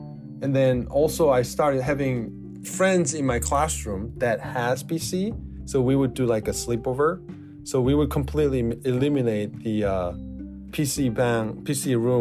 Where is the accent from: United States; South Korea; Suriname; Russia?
South Korea; English is a second language; I'm from South Korea. I'm 33 years old now.